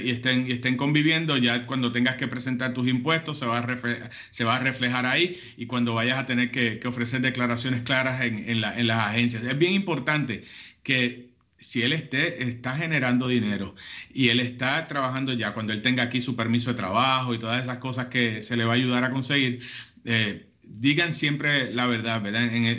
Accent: Puerto Rico; Un abrazo allá en mi isla.

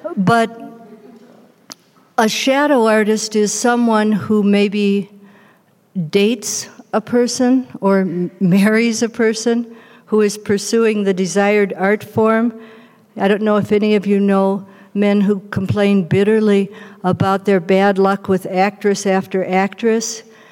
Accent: Libertyville, Illinois, United States; I grew up in Libertyville, Illinois. We had one movie theater. It played Walt Disney movies. You had to sneak over to Lake Forest to see B movies.

